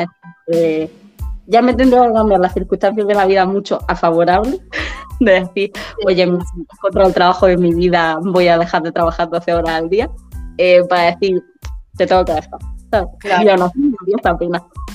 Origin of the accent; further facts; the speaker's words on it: Almería, Andalusia, Spain; now in Madrid, Spain; Yo soy de Almería. Entonces, yo vivo aquí en Madrid, yo llevo 11 años